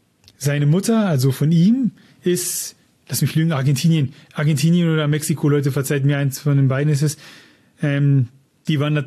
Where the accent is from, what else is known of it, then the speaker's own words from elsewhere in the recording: Germany; Das ist mir als Deutscher aufgefallen, dieser Stil, dass da wirklich so viele Bilder aneinandergereiht sind.